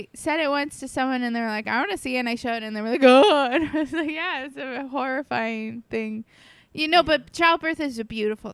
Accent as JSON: {"language": "English", "region": "Florida", "country": "United States", "said": "And I'm from Florida, and she has always had a water birth in her home."}